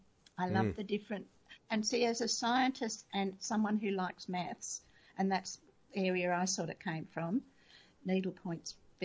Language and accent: English; Scotland, United Kingdom; And I'm very Scottish, see?